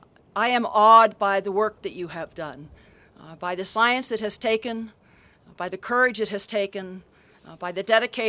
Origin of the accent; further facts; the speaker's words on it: California, United States; I grew up on the West Coast, and it was always a favorite thing to look down in particular on the Pacific Northwest in my home state of California as we went overhead.